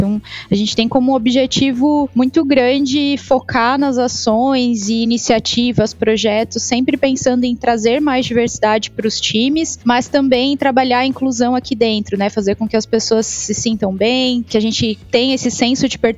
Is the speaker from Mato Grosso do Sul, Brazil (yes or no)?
yes; Mato Grosso do Sul, Brazil; born there; now in Blumenau, Brazil; Tenho 32 anos, moro aqui em Blumenau, mas não sou da região, nasci no Mato Grosso do Sul, já morei por várias cidades aí do Brasil.